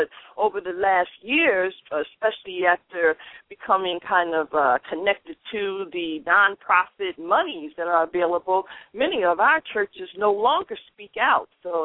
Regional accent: Philadelphia, Pennsylvania, United States; Now, tell me what church that was, because I'm in Philly. I'm from Philly, and I want to know what church in Philly is talking about something real

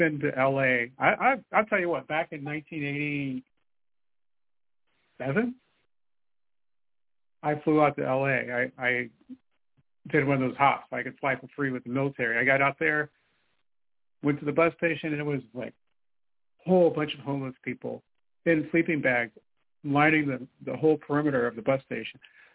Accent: California, United States; born there; California is a total mess. And that's my home state, by the way. I was born there, up north.

